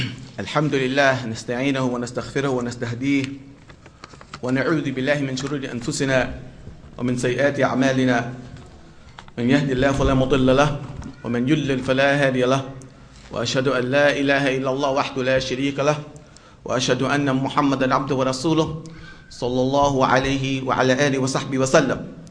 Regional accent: Philadelphia, Pennsylvania, United States; I grew up in Philadelphia, not the suburbs, the real Philadelphia.

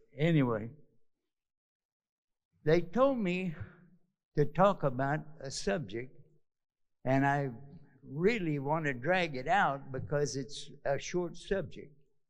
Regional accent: Texas, United States; Yeah, I have to translate from my native language. I'm from Texas.

